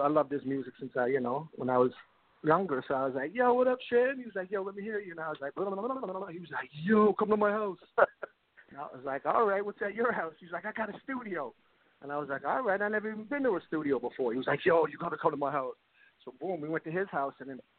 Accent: Toronto, Ontario, Canada; What happened was, when I grew up in Toronto, and then I started getting a little trouble.

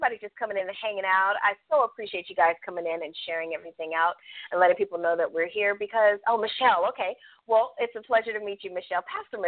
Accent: California, United States; Anybody that knows me knows I'm out there like 3-4 times a year, even though I'm from California.

